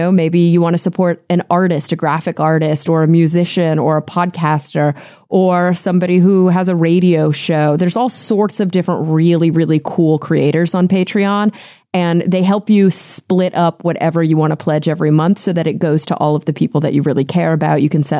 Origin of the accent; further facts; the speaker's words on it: United States; I never would have thought about the fact, because I grew up in the States.